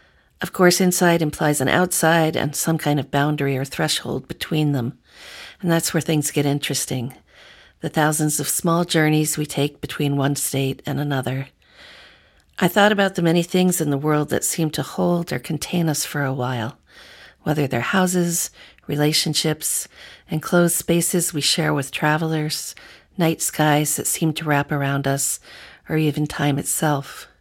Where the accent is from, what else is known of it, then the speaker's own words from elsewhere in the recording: Eliot, Maine, United States; I'm from Elliott, Maine